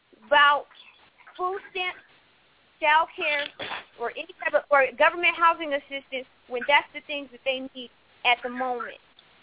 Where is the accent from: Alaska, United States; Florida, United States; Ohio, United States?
Ohio, United States; Youngstown; now in Columbus, United States; but I grew up in Youngstown, Ohio. I just moved here.